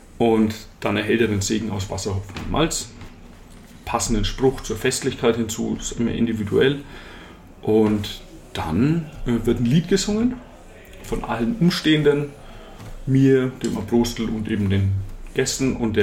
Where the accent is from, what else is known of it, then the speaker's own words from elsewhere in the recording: Bavaria, Germany; Wir sind aus Oberfranken und ein Seidler kriegst du und das ist es.